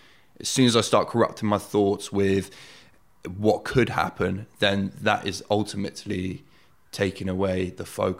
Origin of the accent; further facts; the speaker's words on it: Oxford, South East England, United Kingdom; So born and bred in Oxford, and as a kid, always curious about fear.